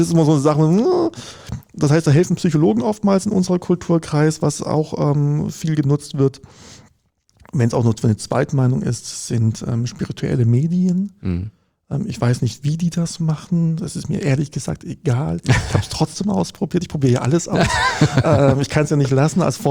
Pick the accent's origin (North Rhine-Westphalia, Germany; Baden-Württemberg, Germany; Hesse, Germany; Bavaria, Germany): Baden-Württemberg, Germany; Konstanz; Ich komme aus Konstanz, da gibt es halt eine Uni am Ort